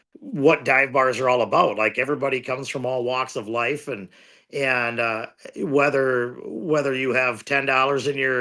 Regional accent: Spring Valley, Wisconsin, United States; My hometown of Spring Valley is the next town over to the east of Ellsworth, which is the cheese curd capital of Wisconsin.

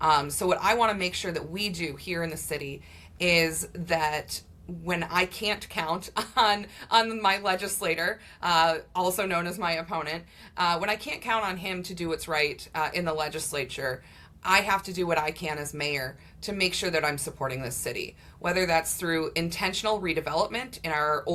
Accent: Milwaukee, Wisconsin, United States; I've since gotten a job in Milwaukee, and I'm originally from Milwaukee. I could have moved back, but I chose not

